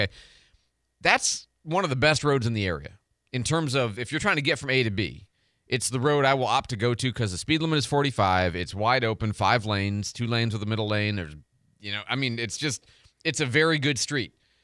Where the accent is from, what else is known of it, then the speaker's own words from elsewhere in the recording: Chicago, Illinois, United States; and, look, I grew up in Chicago. I mean, I know how to drive aggressively, okay, safely, quickly, right?